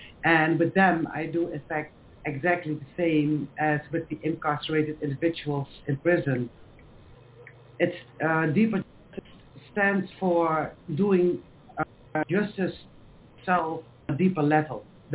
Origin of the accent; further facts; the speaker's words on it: Netherlands; I'm from the Netherlands. I work as a volunteer in the Dutch prison system